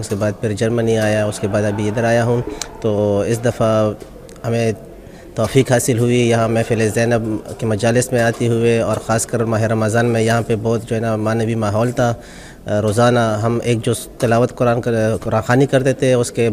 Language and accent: Urdu; Pakistan; میں نے آپ سے کہا کہ میں پاکستان سے ہوں